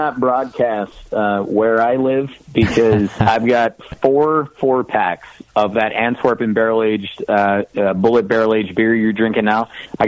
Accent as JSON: {"language": "English", "town": "Baltimore", "region": "Maryland", "country": "United States", "tie": "born or raised there", "said": "I am certainly incredibly blessed that it's right here in my hometown in Baltimore."}